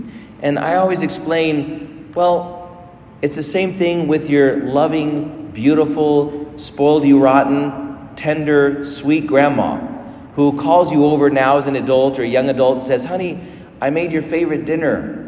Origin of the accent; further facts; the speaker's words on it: United States; I'm American. I have a right to everything.